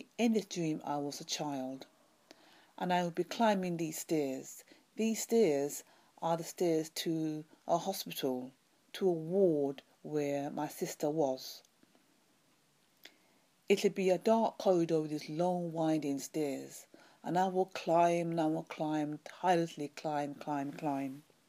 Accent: London, United Kingdom; from London, UK.

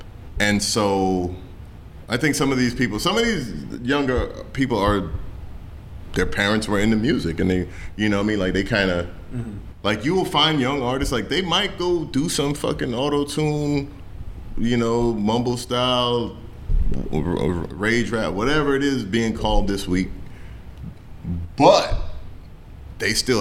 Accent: Jamaica; Like, we came from Jamaica, so it was just like.

